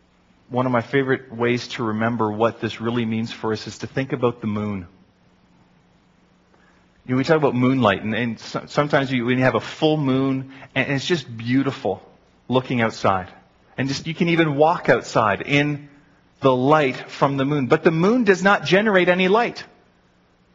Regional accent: Canada; I'm a Canadian citizen. That means I'm subject to Canadian law.

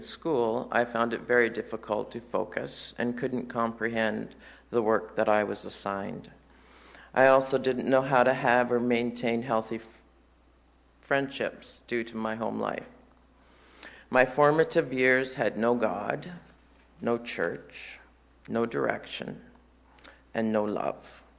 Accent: Walters Falls, Ontario, Canada; I grew up in Walters Falls, a very small village just east of Meaford, Ontario, on a very isolated 500-acre farm.

